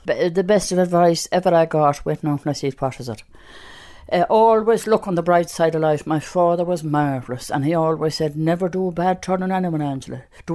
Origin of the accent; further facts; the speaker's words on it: Connacht, Ireland; Because I come from Roscommon and we always cut turf